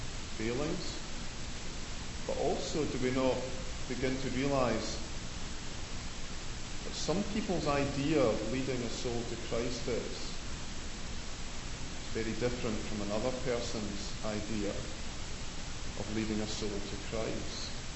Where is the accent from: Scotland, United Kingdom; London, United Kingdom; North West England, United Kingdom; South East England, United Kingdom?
Scotland, United Kingdom; that is I'm Scottish